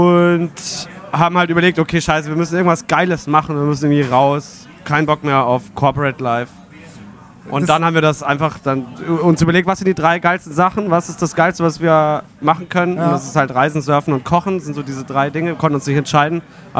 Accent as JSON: {"language": "German", "town": "Eichstätt", "region": "Bavaria", "country": "Germany", "lives_now": "Hamburg, Germany", "said": "Ich bin eigentlich aus Eichstätt und Cosi aus Nürnberg."}